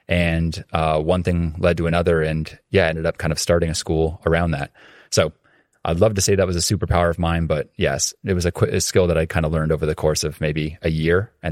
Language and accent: English; Newmarket, Ontario, Canada; Born and bred in Canada, yeah, from a small town north of Toronto called Newmarket, Ontario, and oldest of 5 kids